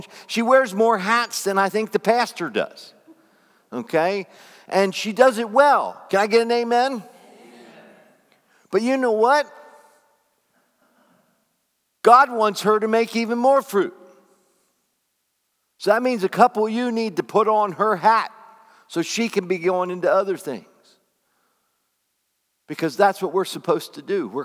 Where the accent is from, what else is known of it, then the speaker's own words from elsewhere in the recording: Pennsylvania, United States; I'm from Pennsylvania. I know you guys. Your sheds are full of them.